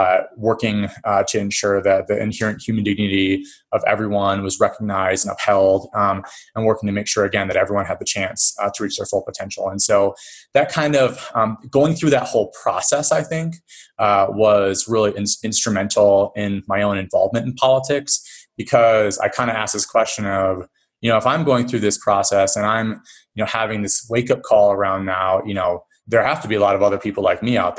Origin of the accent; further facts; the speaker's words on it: New York, United States; now in Houston, United States; I am originally from upstate New York. My wife is from Houston, Texas. And we moved there for a year and just picked it up.